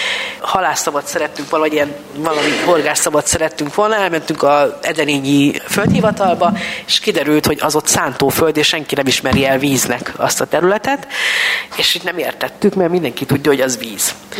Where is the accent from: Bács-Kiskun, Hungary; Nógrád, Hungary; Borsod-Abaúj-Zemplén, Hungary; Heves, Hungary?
Borsod-Abaúj-Zemplén, Hungary; Sajószentpéter; ami egy szigeten van. Fecskeszög ez a neve, Sajószentpéteren van, és ott folyók és holtágak vesznek minket körül